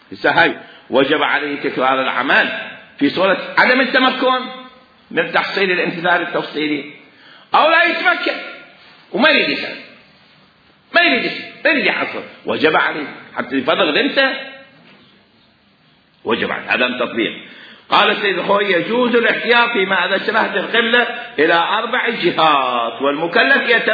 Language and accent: Arabic; Iraq; now in Egypt; أنا في مصر، أنا عراقي في مصر